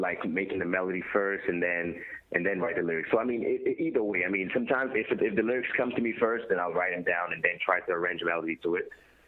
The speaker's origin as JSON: {"language": "English", "region": "Florida", "country": "United States", "tie": "born or raised there", "also_born_or_lived": "Los Angeles", "said": "Well, I grew up in Florida, so it would most likely either be in Florida, or it could be LA, because I also lived in LA."}